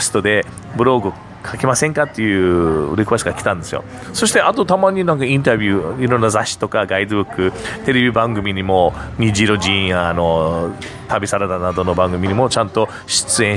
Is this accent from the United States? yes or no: yes; Hawaii, United States; Japanese is a second language; やっぱりハワイ生まれハワイ育ちで